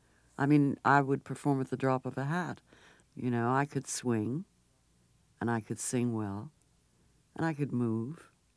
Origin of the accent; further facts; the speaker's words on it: Beverly Hills, California, United States; and I was raised in Beverly Hills in L.A.